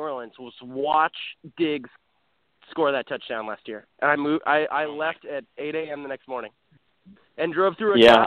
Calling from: St. Louis, Missouri, United States; also born or lived in New Orleans; I'm calling from St. Louis. I listen to y'all's podcast constantly. I just moved back here from New Orleans about a year ago

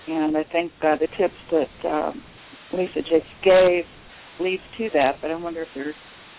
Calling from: Nevada, United States; I'm calling from Nevada.

